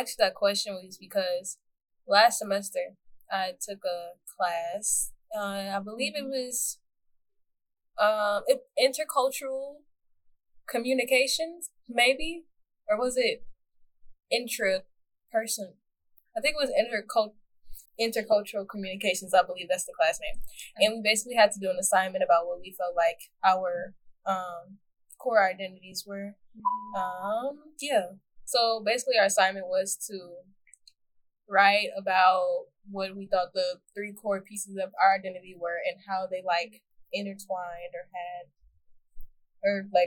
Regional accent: St. Louis, Missouri, United States; And the third one, I think I want to say the fact that I'm from St. Louis.

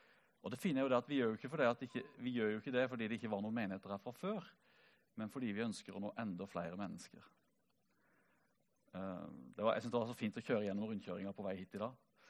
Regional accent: Songe, Agder, Norway; now in Kristiansand, Norway; Og så hører du på dialekten min, selv om den litt avslept, så kommer jeg ikke herifra. Jeg kommer ifra Songe i Aust-Agder, har vokst opp i Songe Frikirke. Har faktisk noe slekt langt uti på Flekkerøya.

